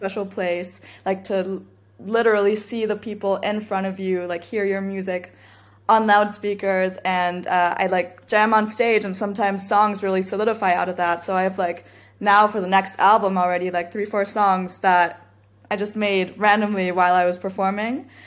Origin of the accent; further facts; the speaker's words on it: Berlin, Germany; through growing up in Berlin. So, you know, here in the city, like you walk down the streets and you just hear techno or house music